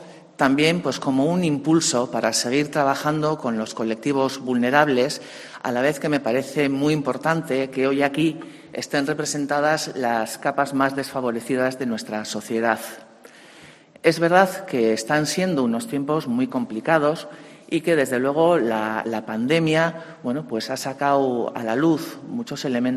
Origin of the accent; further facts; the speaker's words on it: Bilbao, Basque Country, Spain; como bilbaína me siento muy honrada